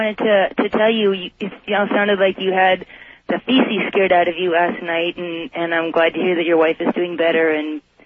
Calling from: Calabasas, California, United States; I'm calling from Calabasas.

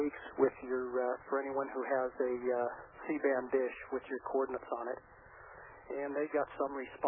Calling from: Clear Creek, California, United States; California.

